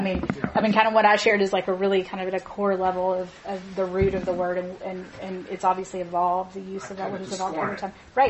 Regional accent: Chattanooga, Tennessee, United States; when I was growing up in Chattanooga, we used to always say that when people asked you where you went to school, they're not asking where you went to college, they're asking where you went to high school.

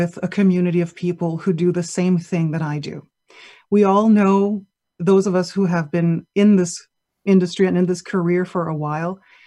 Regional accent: Montreal, Quebec, Canada; I'm born and raised in Montreal, and I'm Greek, as you can tell by my last name.

